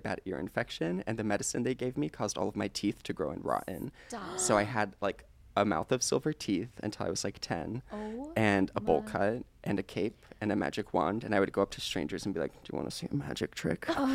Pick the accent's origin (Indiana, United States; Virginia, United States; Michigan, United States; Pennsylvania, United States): Virginia, United States; Virginia Beach; also born or lived in Oklahoma / Ohio; I was born in Oklahoma, but I moved to Virginia Beach when I was like 7 and lived there for 10 years. And then I finished out high school in West Virginia, went to college in Ohio, and now I'm here.